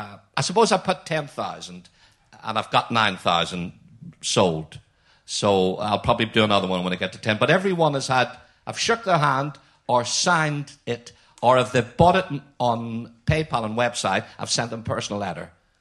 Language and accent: English; Northern Ireland, United Kingdom; because we're both from Northern Ireland.